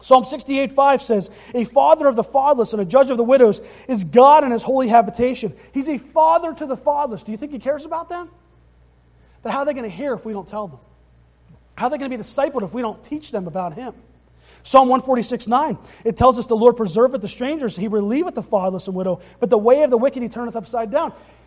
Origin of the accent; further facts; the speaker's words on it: Altoona, Pennsylvania, United States; I'm calling it pop because I'm from Altoona. That's what we call it there.